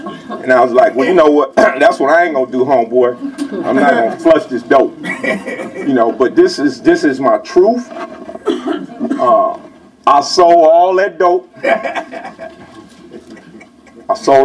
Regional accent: Los Angeles, California, United States; You know, I grew up in South Central LA. That's what they used to call it. Now it's Greater LA, right?

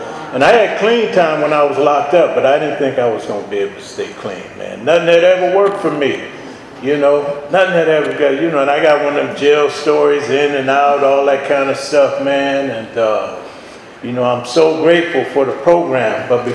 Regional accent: San Diego, California, United States; And I'm born and raised in San Diego, man. You know, we were raised by my mother.

